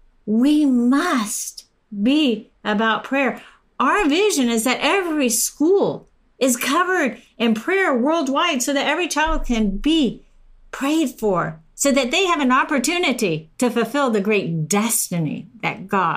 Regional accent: Temecula, California, United States; We just watched in my hometown, Temecula, where the school board took out CRT.

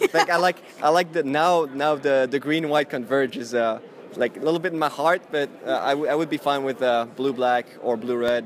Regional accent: France; English is a second language; from France, Pro Tour Hall of Famer.

